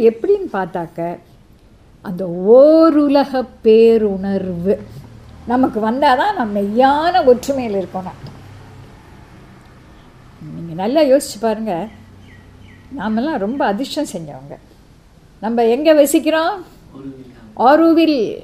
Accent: Sri Lanka; நானும் தமிழ் தான், ஆனால் நான் இலங்கை தமிழன்.

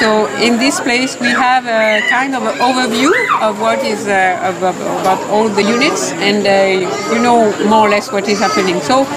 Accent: France; English is a second language; I'm from France, and I've been a newcomer for 1 year and a half.

